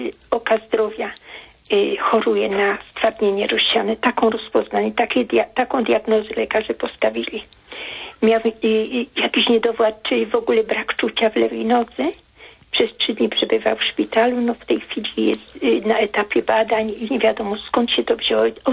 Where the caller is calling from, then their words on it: Germany; Ja z Niemiec.